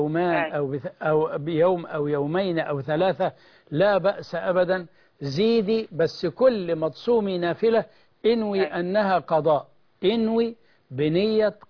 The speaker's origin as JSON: {"language": "Arabic", "country": "Egypt"}